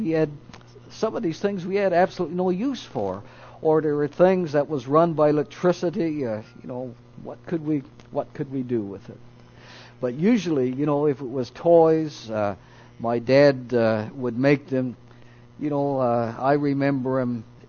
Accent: Newfoundland and Labrador, Canada; as a boy growing up in Newfoundland, Canada, one of the most exciting times of the year had to be Christmas time, or the winter time.

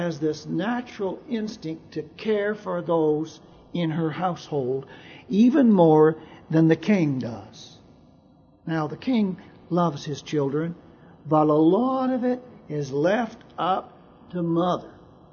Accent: Canada; also born or lived in United States; Growing up in Canada, I had a queen. Just about the whole of my life in Canada, I lived under the queen. Now, for the first year of my life, I was in the United States

